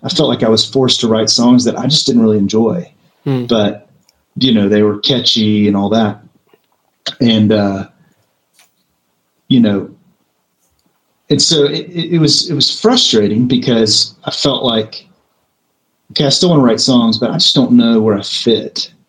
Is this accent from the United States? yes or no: yes; Nashville, Tennessee, United States; I grew up in Nashville. It was familiar territory